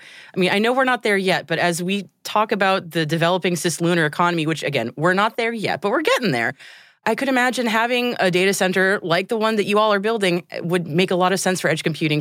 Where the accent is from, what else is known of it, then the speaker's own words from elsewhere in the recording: United States; I was going to say we're American.